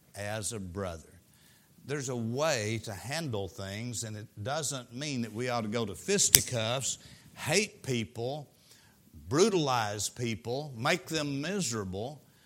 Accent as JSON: {"language": "English", "region": "Arkansas", "country": "United States", "moved": "as an adult", "lives_now": "Missouri, United States", "said": "I said, I come from Arkansas."}